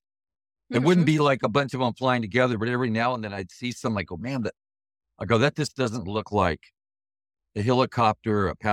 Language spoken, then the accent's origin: English; California, United States; and then I thought about, you know what, I'm from California.